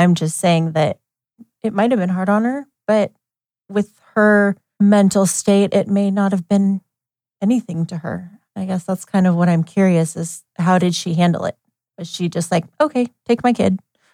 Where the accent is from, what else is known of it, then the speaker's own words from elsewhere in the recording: Eugene, Oregon, United States; born there; I was born in Eugene. I don't remember this time. I think it was morning, but I don't remember. June 27th, 1984.